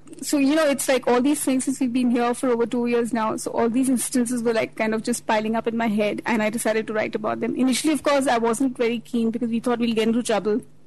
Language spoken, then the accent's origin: English; India; You know, since we're Indian, so they're not very comfortable with our presence here.